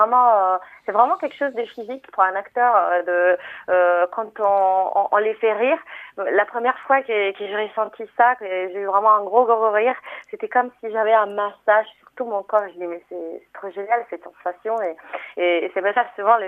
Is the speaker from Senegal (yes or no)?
no; Italy; moved away as an adult; now in France; moi j'ai passé grande partie de ma vie en Italie, je suis née en Italie.